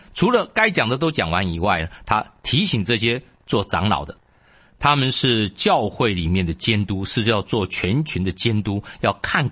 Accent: China; 特别我们中国人非常不喜欢听到说我是一个有罪的人

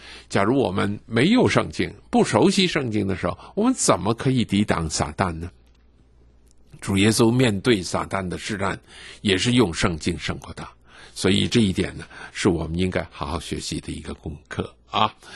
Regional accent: China; 你跟我都是中国人，中国人最奇妙的一件事是什么呢？

